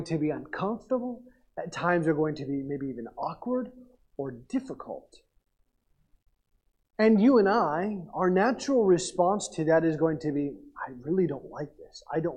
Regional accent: Oklahoma, United States; Growing up in Oklahoma, I'm like, what?

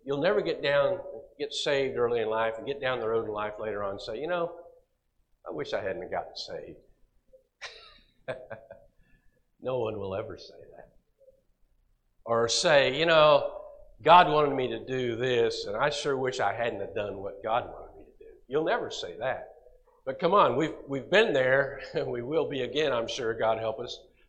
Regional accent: Kansas, United States; I was born and raised in Kansas, and I lived in a small town outside of Wichita.

